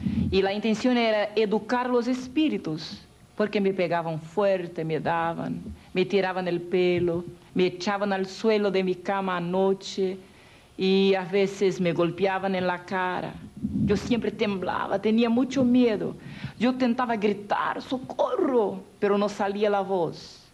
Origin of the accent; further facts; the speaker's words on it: Brazil; las sectas que se caracterizan en mi país, Brasil